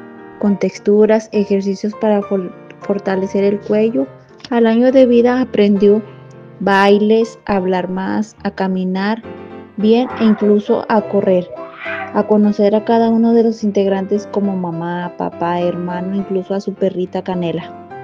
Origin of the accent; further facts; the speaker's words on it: Carmen, Mexico; Somos de la zona 44 del municipio del Carmen.